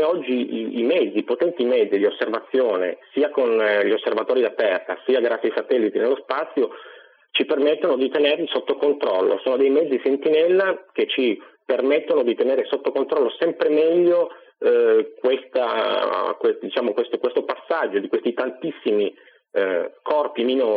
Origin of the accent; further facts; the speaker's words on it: Apulia, Italy; fa parte della mia regione di origine, perché io sono pugliese di origine, per cui in qualche maniera collego le mie due regioni, diciamo il Piemonte e la Puglia.